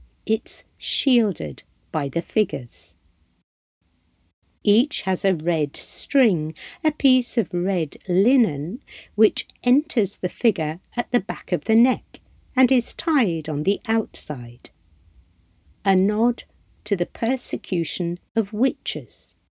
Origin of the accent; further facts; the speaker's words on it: Manchester, North West England, United Kingdom; born there; I was born in Manchester, and this has always had a pull of home. I teach and Skillshare throughout Greater Manchester